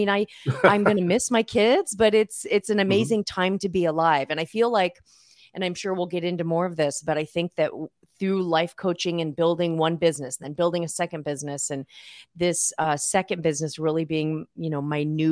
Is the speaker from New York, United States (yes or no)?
no; California, United States; And then I also have a younger sister, and we grew up in Southern California. And then after high school, we moved to Northern California.